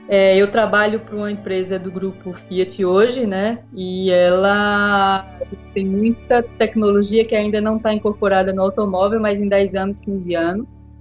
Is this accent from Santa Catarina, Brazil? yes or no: no; Campina Grande, Paraíba, Brazil; also born or lived in Pernambuco; now in São Paulo, Brazil; eu tenho 43 anos, eu sou nordestina, natural de Campina Grande, na realidade natural do interior de Pernambuco, mas cheguei muito cedo a Campina Grande. Filhos de mãe costureira, de pai comerciário